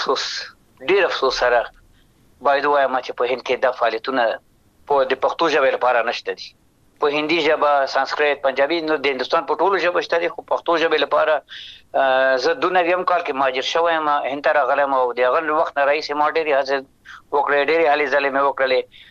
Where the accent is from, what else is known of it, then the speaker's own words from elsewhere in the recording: Afghanistan; born there; moved away; ځکه هر چېرته هم افغانستان به ما سره وي، زه به د افغانستان سره یم.